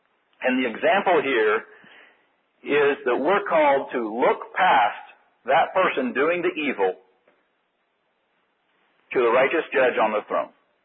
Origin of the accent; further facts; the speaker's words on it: Modesto, California, United States; As I grew up in West Modesto